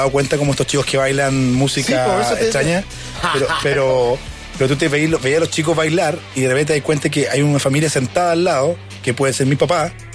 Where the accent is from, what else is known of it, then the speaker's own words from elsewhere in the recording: Chillán, Ñuble, Chile; now in Santiago, Chile; yo soy del sur, soy de Chillán, entonces siempre vivo Santiago.